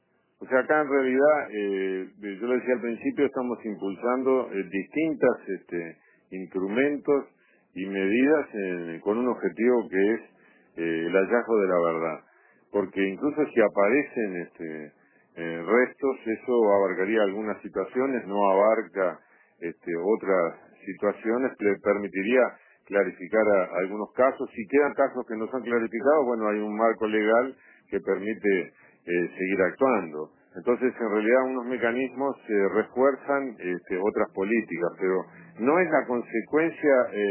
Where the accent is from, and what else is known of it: Uruguay